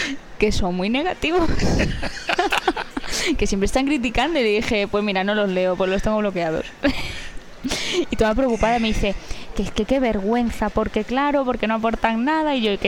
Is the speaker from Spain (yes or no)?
yes; Galicia, Spain; Sí, yo soy gallega. O encima, mira que estoy lejos.